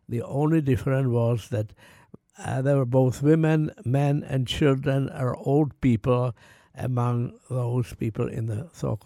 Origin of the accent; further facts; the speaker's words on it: Czechia; I come from Czechoslovakia, the western part of Czechoslovakia, which is now the Czech Republic.